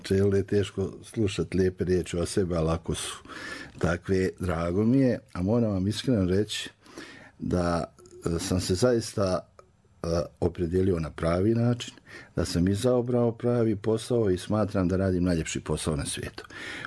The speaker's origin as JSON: {"language": "Serbian", "town": "Bistrica", "region": "Republika Srpska", "country": "Bosnia & Herzegovina", "tie": "born there", "said": "Moji roditelji su porijeklom iz Bistrice ovdje kraj Banja Luke. I tata je došao u Banja Luku 58. sa starijom sestrom, starijim sestrama. Mama je još neko vrijeme bila u selu. Ja sam se rodio u Bistrici."}